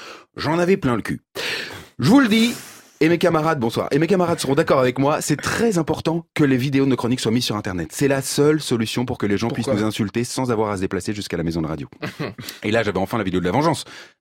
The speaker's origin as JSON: {"language": "French", "town": "Lille", "region": "Hauts-de-France", "country": "France", "said": "Mais je suis lillois."}